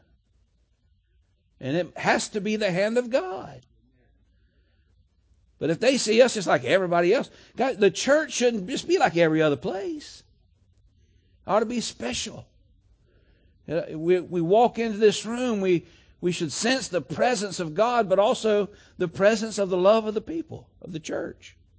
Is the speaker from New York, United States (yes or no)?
no; Florida, United States; Well, I'm from South Florida. If we had possums down there, I never saw them.